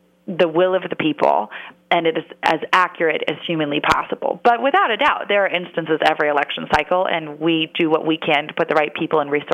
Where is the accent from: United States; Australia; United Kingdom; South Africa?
United States; Missouri; but my home state of Missouri still had a huge turnout